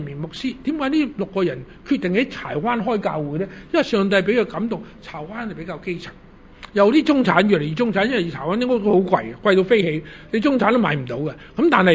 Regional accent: Hong Kong; 我们香港人

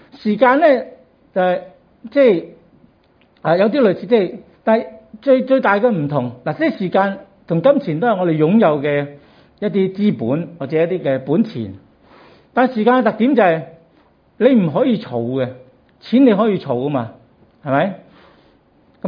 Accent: Hong Kong

